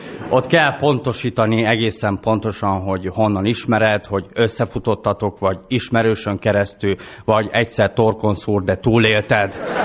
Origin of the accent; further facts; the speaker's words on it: Moldavia, Romania; Csángók vagyunk.